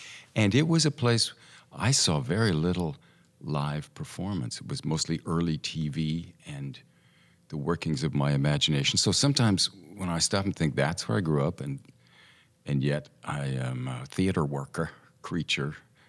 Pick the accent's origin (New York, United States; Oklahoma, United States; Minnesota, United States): Oklahoma, United States; Tulsa; born or raised there; also born or lived in Santa Monica, California